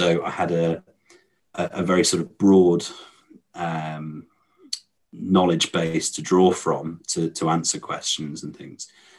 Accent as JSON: {"language": "English", "town": "Stafford", "region": "West Midlands", "country": "United Kingdom", "tie": "born or raised there", "said": "I grew up in the Midlands. I was born in Stafford, a little village, well, city in the city. I think it's a town in the Midlands. And we moved a little bit around there."}